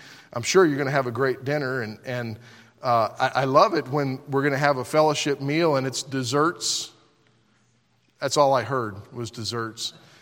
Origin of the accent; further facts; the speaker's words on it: Oregon, United States; you know, we're from Oregon going all the way to Florida.